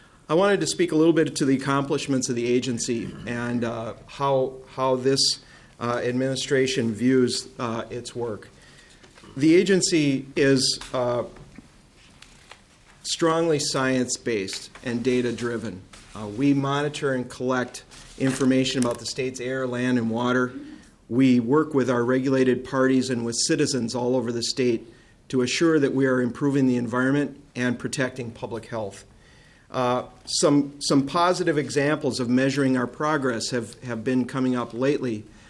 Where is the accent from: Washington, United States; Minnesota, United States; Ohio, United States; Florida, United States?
Minnesota, United States; Roseville; A little bit about myself. I grew up in Roseville. I went to Alexander Ramsey High School before it was unfortunately merged with a neighboring school, our rival school, Frank B. Kellogg, and became Roseville Area High School.